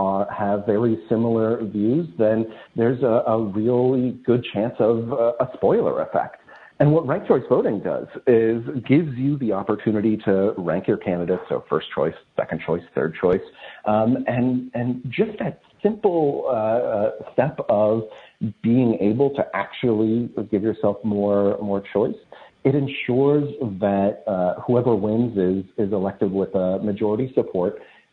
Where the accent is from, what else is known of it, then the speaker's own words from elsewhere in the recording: Maine, United States; I'm from Maine myself